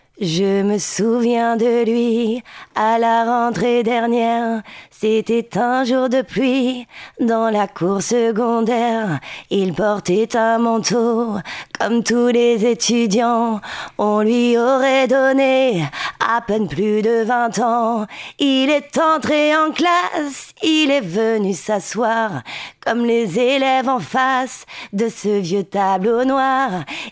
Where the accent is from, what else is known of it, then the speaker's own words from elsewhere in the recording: Grand Est, France; moved away as an adult; now in Deux-Sèvres, France; Alors, je tiens à préciser quand même, je suis originaire d'Alsace. Je suis alsacienne de naissance. Et ça fait maintenant, si je calcule bien, 23 ans que je suis dans les Deux-Sèvres. Je m'y sens bien.